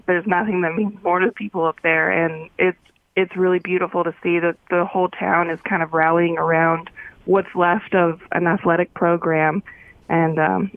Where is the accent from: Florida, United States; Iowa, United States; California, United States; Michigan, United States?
California, United States; Paradise; And when I say I'm from Paradise, there's always kind of like this really bummer look on their face